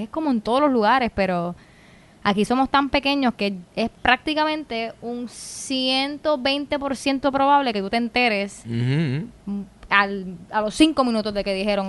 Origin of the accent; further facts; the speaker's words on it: Puerto Rico; Todos somos puertorriqueños